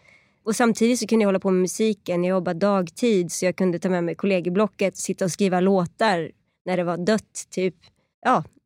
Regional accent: Iran; Alltså där jag kommer ifrån är det liksom, det är som att mörda någon kan man säga. Alltså iranska liksom, ja.

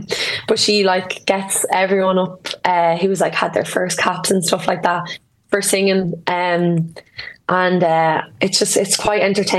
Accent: Ireland; we're Irish

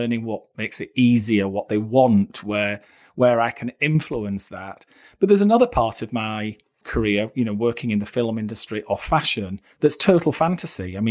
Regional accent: Barnsley, Yorkshire and the Humber, United Kingdom; moved away as an adult; now in London, United Kingdom; When I came from Barnsley to London and I was working in Sloane Street

